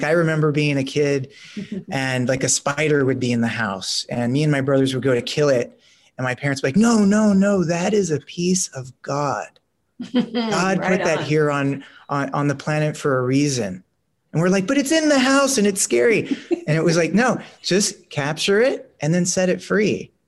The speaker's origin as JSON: {"language": "English", "town": "Los Angeles", "region": "California", "country": "United States", "tie": "born or raised there", "said": "being born and raised in Los Angeles, we live a very privileged life."}